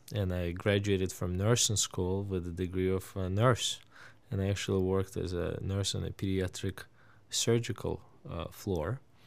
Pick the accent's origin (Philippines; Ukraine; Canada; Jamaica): Ukraine; Kyiv; moved away as an adult; now in United States; I was born in Kyiv, which is the capital of the Ukraine. And I've lived there until I was almost 19 years old. I've immigrated to the United States in 1992, so that pretty much gives my age away. But I came to Albany as my first destination.